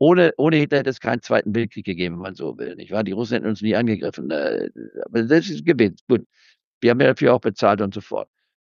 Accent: Leipzig, Saxony, Germany; born there; Ich bin ja in Leipzig geboren

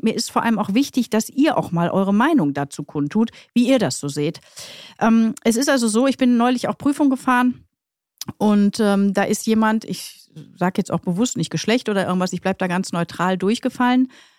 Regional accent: North Rhine-Westphalia, Germany; ich komme ja aus dem Ruhrpott

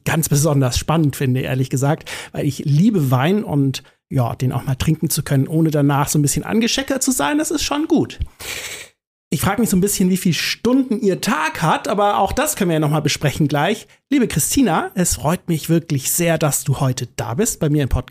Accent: Germany; ich komme aus der Nähe von Hamburg und heute sind wir beide aber in Berlin

